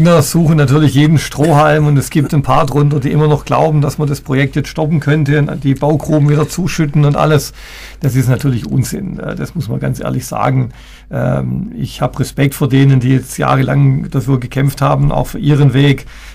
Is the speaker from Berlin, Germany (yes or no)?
no; Stuttgart, Baden-Württemberg, Germany; Ich bin in Weilendorf geboren und aufgewachsen, habe also auch einen gewissen Bezug zu diesem jetzt eher Nordstuttgarter Region.